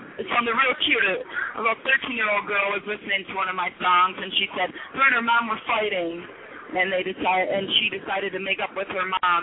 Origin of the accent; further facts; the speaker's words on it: Cleveland, Ohio, United States; Sure, I'm from Cleveland, you know, and if you know anything about Cleveland, you know, people that have strong will come from there.